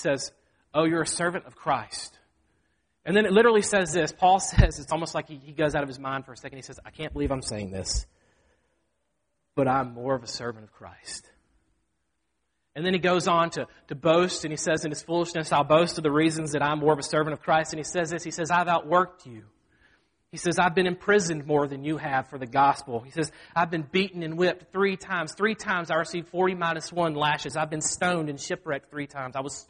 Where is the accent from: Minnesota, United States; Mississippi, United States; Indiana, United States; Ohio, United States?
Mississippi, United States; I'm from Mississippi, Grace. I know. And so, I mean, we don't wear shoes.